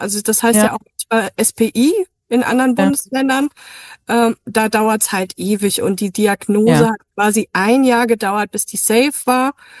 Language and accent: German; Hesse, Germany; Wir kommen aus Hessen.